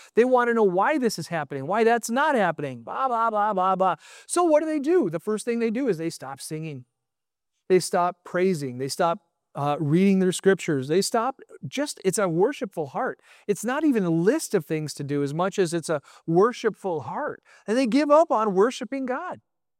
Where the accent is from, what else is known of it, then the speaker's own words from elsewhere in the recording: Alaska, United States; now in Milwaukee, United States; I thought we were going to stay in Alaska. I grew up in Alaska for the most part.